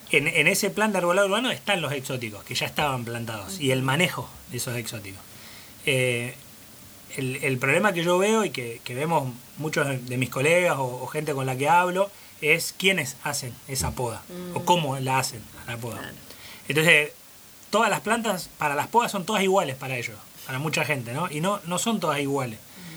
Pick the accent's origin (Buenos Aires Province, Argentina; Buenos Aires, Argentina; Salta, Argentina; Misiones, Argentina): Misiones, Argentina; Puerto Esperanza; Soy misionero, soy de Puerto Esperanza, pero mis padres son porteños.